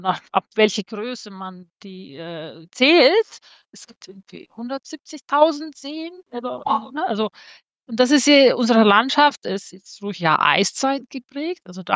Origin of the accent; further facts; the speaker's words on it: Helsinki, Uusimaa, Finland; born there; German is a second language; Also in Finnland lebt man immer irgendwo in Nähe des Wassers. Also ich bin in Helsinki geboren.